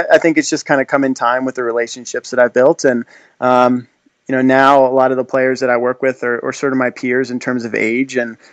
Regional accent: Philadelphia, Pennsylvania, United States; I grew up in the Philadelphia area, so grew up a Phillies fan.

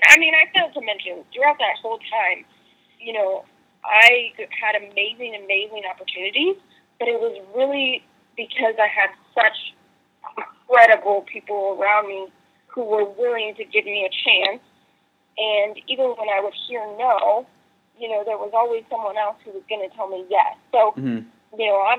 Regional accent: New Mexico, United States; I grew up in New Mexico where there's no professional sports team.

